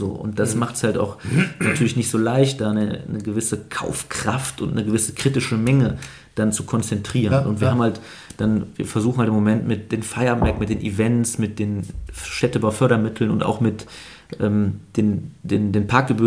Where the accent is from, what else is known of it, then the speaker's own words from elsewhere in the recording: Aachen, North Rhine-Westphalia, Germany; ich bin ja in Aachen aufgewachsen und bin, da war ich schon 29, nach Herzogenrath gezogen.